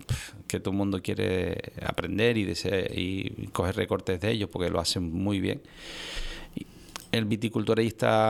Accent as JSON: {"language": "Spanish", "region": "Canary Islands", "country": "Spain", "said": "mi tierra, soy amante de mi tierra y creo que deberíamos de apoyar un poco más el sector del vino"}